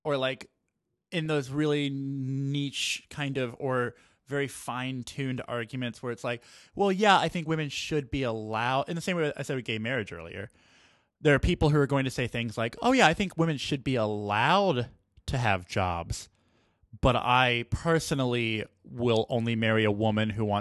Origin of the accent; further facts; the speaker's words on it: Texas, United States; Because I'm from Texas, and so we just went through that whole bill thing with Wendy Davis doing the filibuster and everything.